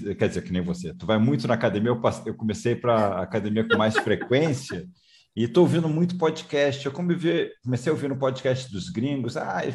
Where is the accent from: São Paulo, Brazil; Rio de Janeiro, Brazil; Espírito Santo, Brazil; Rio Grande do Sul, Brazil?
Rio de Janeiro, Brazil; moved away; Eu também sou carioca, estou morando fora do Rio um tempão, mas sou carioca.